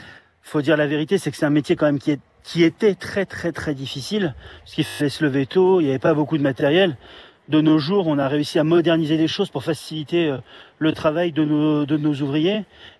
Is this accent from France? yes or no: yes; France; chez nous en France